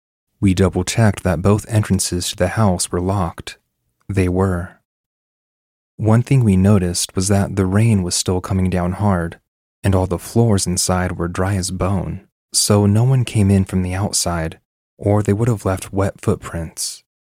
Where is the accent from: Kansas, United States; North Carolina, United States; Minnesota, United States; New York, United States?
North Carolina, United States; We are from North Carolina, so we wouldn't have to risk not being able to return home, and we love to hike in the mountains.